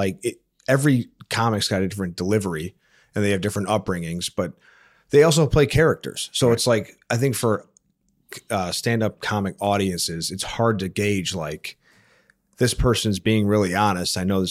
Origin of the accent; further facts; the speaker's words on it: Chicago, Illinois, United States; I'm from Chicago.